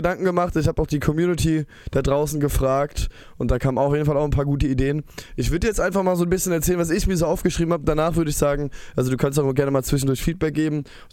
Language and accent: German; Darmstadt, Hesse, Germany; Nee, wir kommen aus Darmstadt. Wir kommen nicht aus Hamburg.